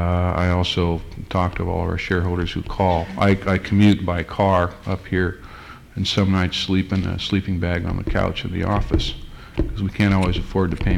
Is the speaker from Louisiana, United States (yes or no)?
no; Portland, Oregon, United States; I'm an attorney from Portland, Oregon. I'm a quarter blood.